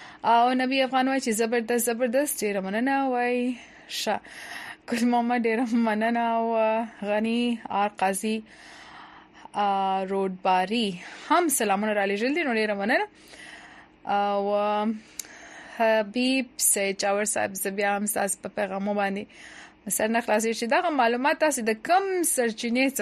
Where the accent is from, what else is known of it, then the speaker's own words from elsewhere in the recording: Helmand, Afghanistan; نو زه د هلمند څخه یم